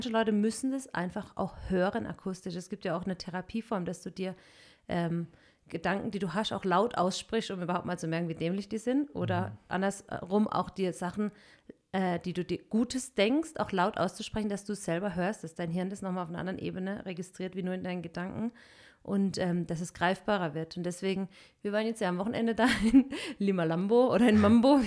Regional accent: Southern Germany, Germany; Ich komme ja aus Süddeutschland

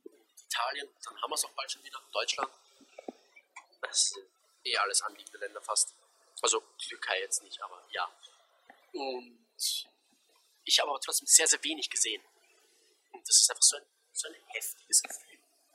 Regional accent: Austria; so als Österreicher in einer gemäßigten Zone

